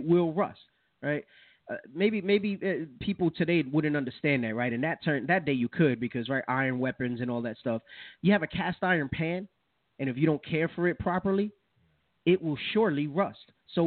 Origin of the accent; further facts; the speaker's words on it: United States; We're all Americans. I'm an American.